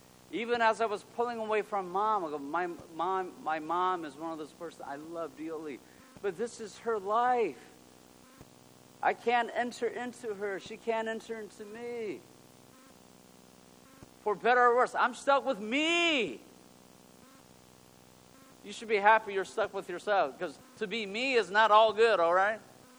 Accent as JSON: {"language": "English", "country": "South Korea", "said": "I'm from Korea, made in Korea. My mom's from North Korea, northern region of Korea."}